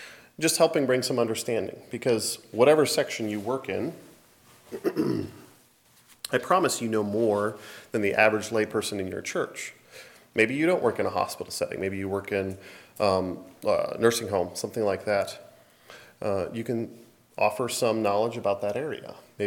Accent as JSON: {"language": "English", "town": "Middlefield", "region": "Ohio", "country": "United States", "said": "I know in Middlefield, Ohio, which I'm from Middlefield, I think I failed to say that last night, which is about an hour outside of Cleveland"}